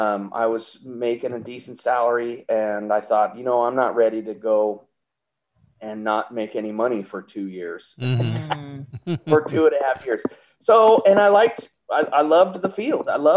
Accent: Sacramento, California, United States; So I moved back to Sacramento, which is where I grew up in the Sacramento region.

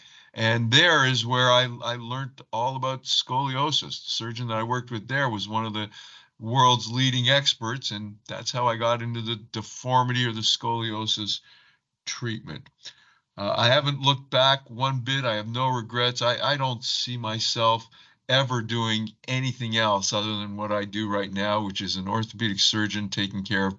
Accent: Toronto, Ontario, Canada; So I grew up in Toronto, Canada. We lived in the downtown area

